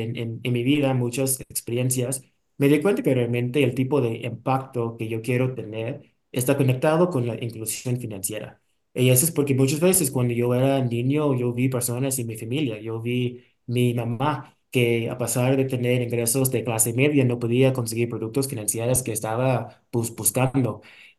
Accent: Bahamas; Spanish is a second language; moved away; Yo nací en un país que no es tan lejos de Dominicana. Yo soy de las Bahamas.

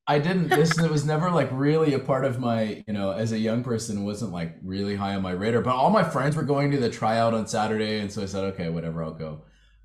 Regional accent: Huntington Beach, California, United States; I grew up in Huntington Beach, which is just south of Los Angeles in Orange County in Southern California.

